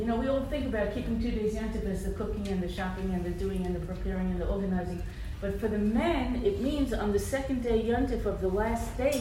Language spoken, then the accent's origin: English; Muncie, Indiana, United States; moved away as an adult; now in Israel; I'm from Muncie.